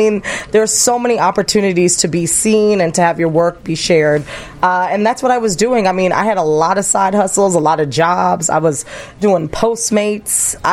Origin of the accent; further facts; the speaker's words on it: East Coast, United States; I mean, and I'm from the East Coast, and I've seen all the shows in New York.